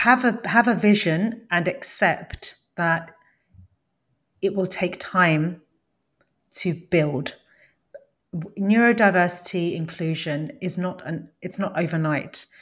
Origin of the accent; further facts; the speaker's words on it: United Kingdom; in none of them did I feel I could show up as British Indian woman who was the carer for an autistic child.